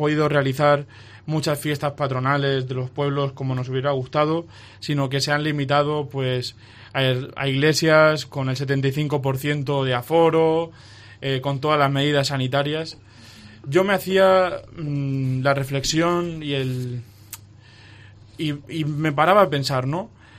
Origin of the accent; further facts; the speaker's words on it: Villena, Valencian Community, Spain; Aquí no puedo evitar mencionar a mi pueblo. En Villena